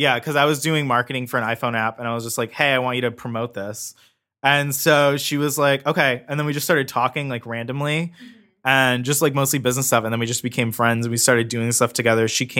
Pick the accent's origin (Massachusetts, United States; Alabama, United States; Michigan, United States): Michigan, United States; Michigan.